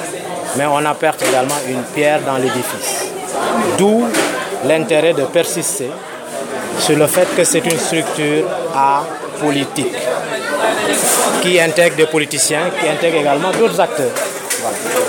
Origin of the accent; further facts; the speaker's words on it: Mbacké, Diourbel, Senegal; born there; Je suis né à Mbaké. Je suis professeur des universités au Canada